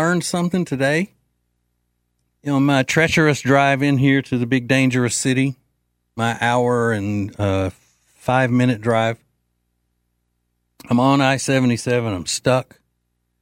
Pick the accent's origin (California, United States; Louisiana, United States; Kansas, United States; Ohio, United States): Louisiana, United States; once it became a law in my home state of Louisiana